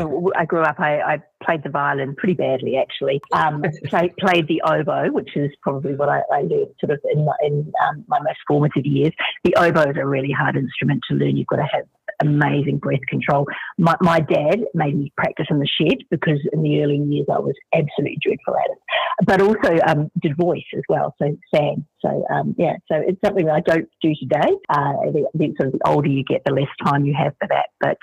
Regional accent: New Zealand; I went to university in Wellington, New Zealand, because I'm a Kiwi

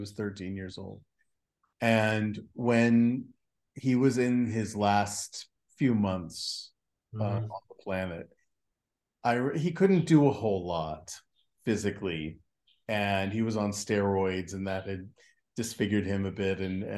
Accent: Washington, District of Columbia, United States; And I just found out that he lives near my hometown of Washington, D.C.

